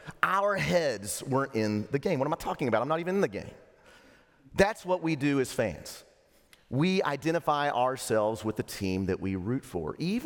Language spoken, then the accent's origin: English; Lubbock, Texas, United States; my hometown of Lubbock, Texas